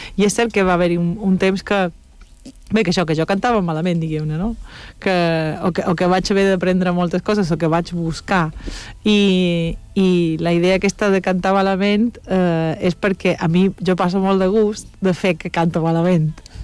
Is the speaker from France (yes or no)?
no; Argentina; now in Pòrtol, Spain; Ah, sí, jo som argentina. Vaig néixer a l'Argentina, sí. Ara som de Pòrtol.